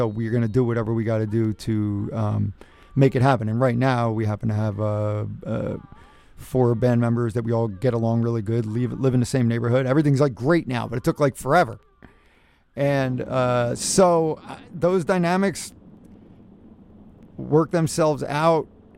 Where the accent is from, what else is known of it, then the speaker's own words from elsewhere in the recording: Jersey City, New Jersey, United States; Jersey City, man.